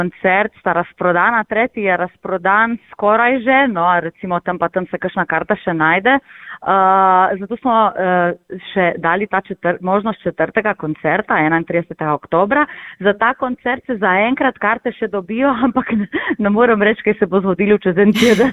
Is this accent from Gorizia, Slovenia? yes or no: yes; Ajdovščina, Gorizia, Slovenia; Jaz sem tudi Primorka, no, doma sem iz Ajdovščine